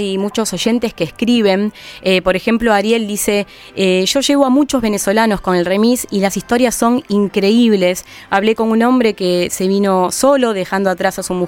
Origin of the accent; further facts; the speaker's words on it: Argentina; Yo puedo decírtelo como argentina que soy